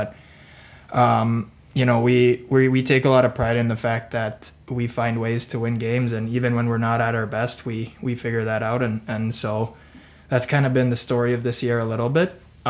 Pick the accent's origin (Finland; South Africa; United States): Finland; Espoo, Uusimaa; English is a second language; now in Germany; I'm from Espoo, Finland. Espoo's a pretty big city right outside of Helsinki. So the capital area. And I'm 25 years old. I've been in Germany for over a year now